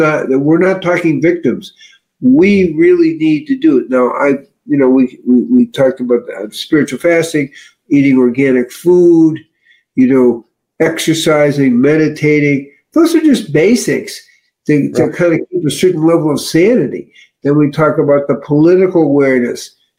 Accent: Chicago, Illinois, United States; Are you familiar with that? I'm from Chicago, that's why.

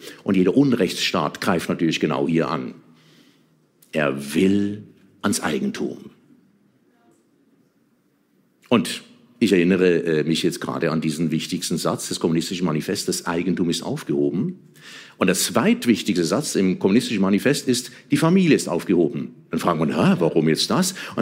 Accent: Switzerland; Bei uns in der Schweiz sind das Strafgesetzbuch, Obligationenrecht und Zivilgesetzbuch.

